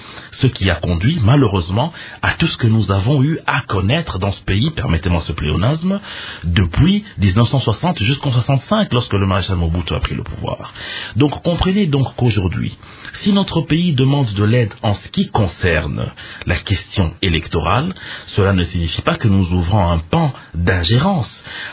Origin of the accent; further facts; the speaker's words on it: DR Congo; vous et moi, en tant que Congolais